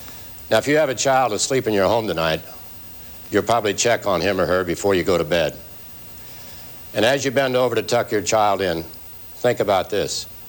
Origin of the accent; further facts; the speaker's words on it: Russell, Kansas, United States; I come from Russell, Kansas. There's not much money there, but the people are rich in many other ways.